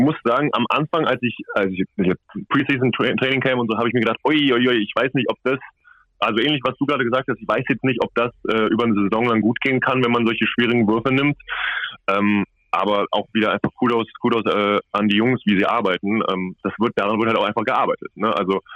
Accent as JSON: {"language": "German", "town": "Cologne", "region": "North Rhine-Westphalia", "country": "Germany", "said": "Also ich komme ja aus Köln und ja, so eine Reha im familiären Umfeld ist natürlich irgendwie angenehmer."}